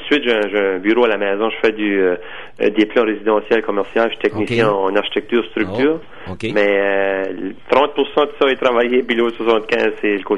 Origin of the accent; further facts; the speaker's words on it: Capelle, New Brunswick, Canada; now in Bouctouche, Canada; Ben moi, je suis originaire de Capelle-Nouveau-Brunswick, qui est environ 45 minutes de Bouctouche, où je demeure depuis l'âge de 11 ans.